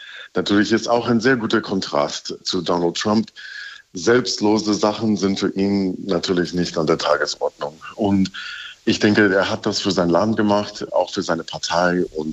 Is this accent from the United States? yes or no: yes; United States; German is a second language; Man kann auch sagen, als Amerikaner, man braucht immer ein bisschen Show, ein bisschen Aufmerksamkeit.